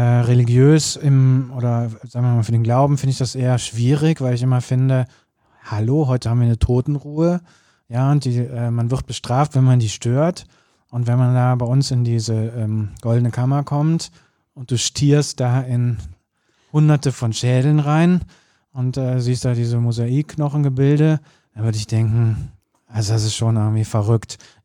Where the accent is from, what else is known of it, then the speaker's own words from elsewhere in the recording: Cologne, North Rhine-Westphalia, Germany; also das muss man als Kölner auch mal sagen.